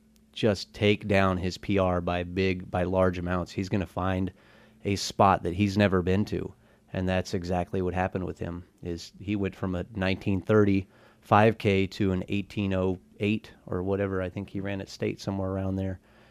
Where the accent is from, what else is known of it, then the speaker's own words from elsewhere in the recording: Haines, Alaska, United States; I grew up in Haynes. And I was able to teach there when I was starting out my career.